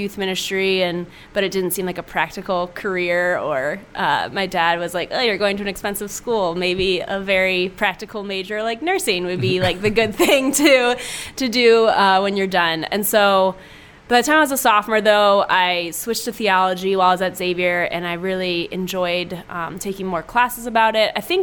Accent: Columbus, Ohio, United States; also born or lived in Nebraska; Raised here in Columbus. We moved here when I was in kindergarten from Nebraska, and then went to St. Matthew's grade school, Bishop Hartley High School, class of 2004.

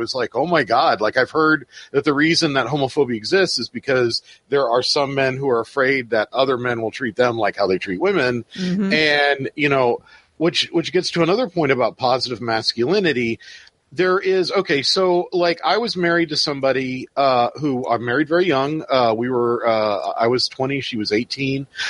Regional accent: McLean, Virginia, United States; But I'm like, dude, we're from McLean, Virginia.

